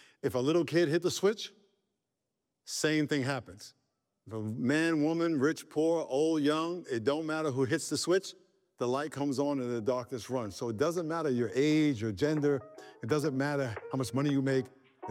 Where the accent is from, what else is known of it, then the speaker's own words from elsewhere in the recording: Queens, New York, United States; In 1964, I was 4 years old, grew up in Long Island, and right in Queens